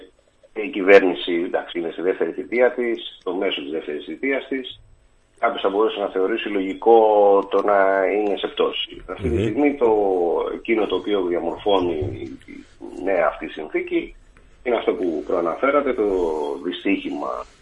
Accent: Livadeia, Central Greece, Greece; στην πατρίδα μου, στη Λιβαδιά

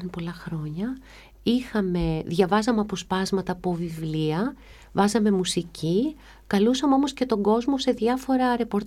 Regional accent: Greece; μου αρέσουν πολύ οι ξένοι συγγραφείς, αλλά επειδή είμαι Ελληνίδα, θέλω...

